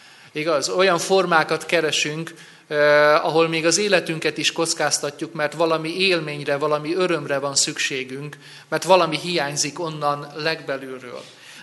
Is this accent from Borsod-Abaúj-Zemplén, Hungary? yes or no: yes; Ózd, Borsod-Abaúj-Zemplén, Hungary; Én emlékszem arra, hogy amikor gyerek voltam, milyen volt az Ózdi strand. Én ózdi gyerek vagyok, és az Ózdi strandra jártunk annak idején fürödni.